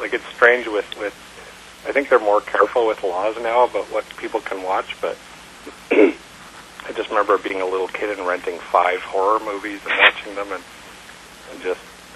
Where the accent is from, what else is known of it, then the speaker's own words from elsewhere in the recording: Canada; just growing up in a strange Canadian community my whole life. Like, I grew up further up north than I'm living now when I was a little kid, so it was kind of very remote, like in a mining community